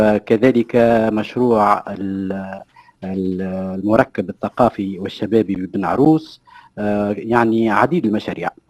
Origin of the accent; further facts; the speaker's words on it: Tunisia; ويعني تحترم بلادنا تونس،